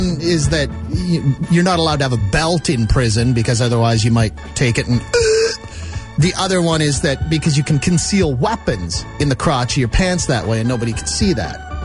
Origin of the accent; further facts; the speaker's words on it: Moose Jaw, Saskatchewan, Canada; it's just something I dreamed of as a small boy growing up in Moose Jaw, Saskatchewan.